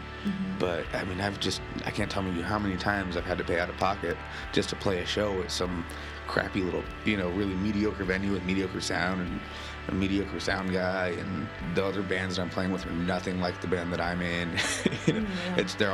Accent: California, United States; Like, I had LDS friends growing up in California. Like, I've lived in actually a predominantly Mormon neighborhood. But it's so different here.

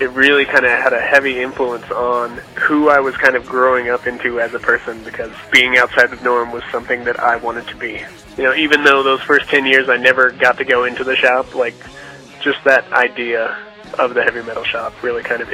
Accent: Utah, United States; growing up in Utah County, it was an issue that was kind of controversial for the time

